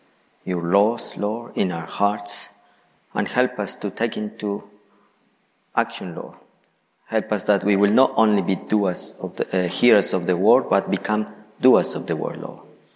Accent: Ecuador; moved away as an adult; As I mentioned earlier, I am from Ecuador. Was born there. I lived there until the age of 23.

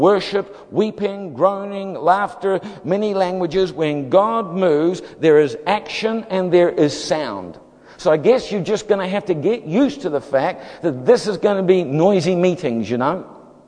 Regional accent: New Zealand; So let me be uncharacteristically upfront with you as a Kiwi.

